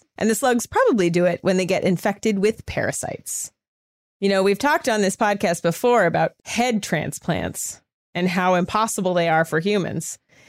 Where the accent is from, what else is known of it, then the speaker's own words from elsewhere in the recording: California, United States; Oh, because I'm from California.